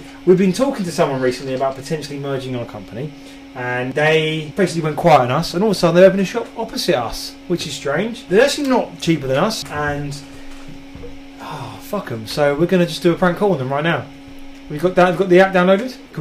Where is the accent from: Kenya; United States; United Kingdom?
United Kingdom; Southend-on-Sea, East of England; we're from South End in Essex, and we've been here now for 6 years.